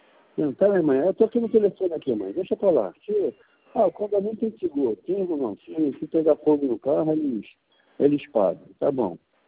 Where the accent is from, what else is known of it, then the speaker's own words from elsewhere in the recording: Rio de Janeiro, Brazil; Cariocão é. Carioca da Gema, a gente conhece o sotaque de longe.